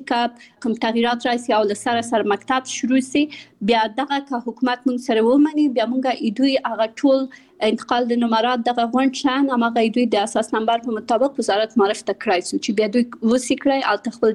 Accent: Kabul, Afghanistan; born or raised there; also born or lived in Pakistan

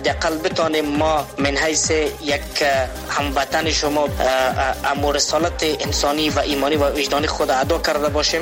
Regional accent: Afghanistan; اولین فایتر افغانستان از افغانستان هستم

